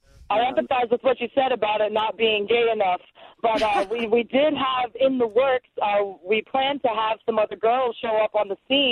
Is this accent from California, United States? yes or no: yes; San Francisco, California, United States; I come from San Francisco, and I mean, there's still even some hostility in the Bay Area